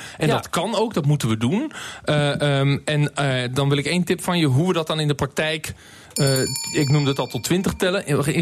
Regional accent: Netherlands; Wij als Nederlanders krijgen altijd te horen, je moet je aanpassen aan cultuur, je moet je verdiepen in de cultuur.

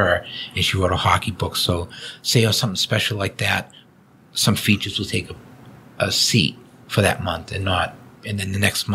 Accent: Watertown, Massachusetts, United States; I'm Watertown, Massachusetts was my hometown. Just loving hockey and then growing up watching them when they were with WHA

